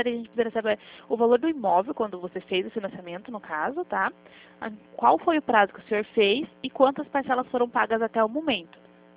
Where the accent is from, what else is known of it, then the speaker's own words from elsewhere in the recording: Curitiba, Paraná, Brazil; sou de Curitiba, aqui da Marechal Deodoro.